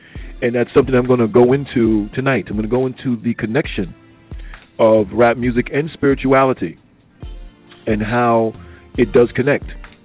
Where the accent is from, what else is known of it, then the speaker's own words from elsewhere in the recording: New York, United States; I am from New York originally, and I know a little bit about rap